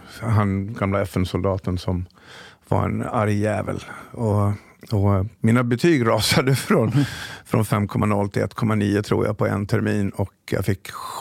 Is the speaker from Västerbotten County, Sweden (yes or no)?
no; Dalarna County, Sweden; born or raised there